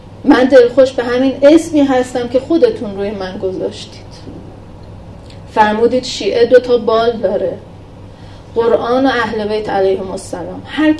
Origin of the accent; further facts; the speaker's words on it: Qom, Iran; من ننه بابام شیعه بودن، تو قم به دنیا اومدم، تو قم بزرگ شدم، شیعه بودن